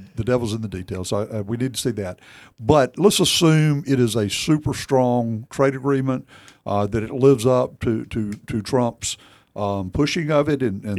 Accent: United States; Well, I will say, as an American

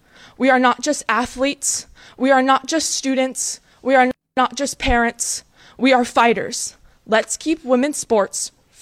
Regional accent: Bristol, Maine, United States; I'm from Bristol, Maine. I'm a junior at another Midcoast high school.

